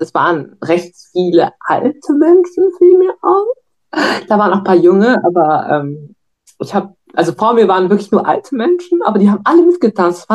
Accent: Ochtrup, North Rhine-Westphalia, Germany; Ich komme aus Ochtrup. Das ist eine kleine Stadt in der Nähe von Münster, also hier im Münsterland.

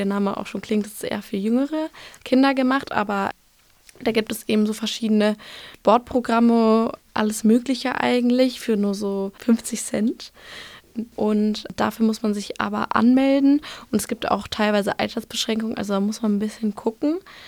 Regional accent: Essen, North Rhine-Westphalia, Germany; Ja, und ich komme aus Essen, deswegen erzählen wir beide, glaube ich, so ein bisschen so aus der Stadt, wo wir wohnen

